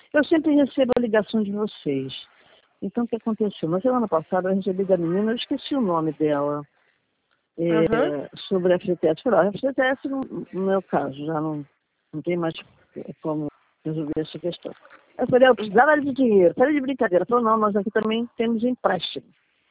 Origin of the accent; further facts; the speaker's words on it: Rio de Janeiro, Brazil; accent: carioca; eu sou carioca, mas eu estou no interior de Goiás.